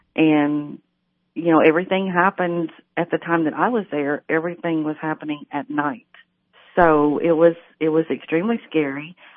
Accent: Cookeville, Tennessee, United States; Well, I grew up in this little known town of Cookeville, Tennessee. And I graduated high school in 1989.

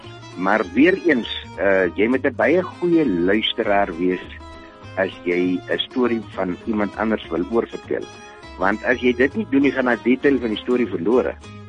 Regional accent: Keimoes, Northern Cape, South Africa; also born or lived in Bloemfontein; ek is maar een boorling van die Noordkaap. Ek is op Keimoes gebore. Ek het in Abington gematrikuleer en toe is ek Bloemfontein toe, Weermacht toe.

